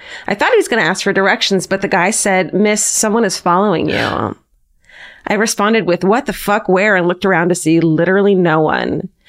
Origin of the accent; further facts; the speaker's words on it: Honolulu, Hawaii, United States; I took the bus home, and I know it's not the best decision, but I grew up in Honolulu.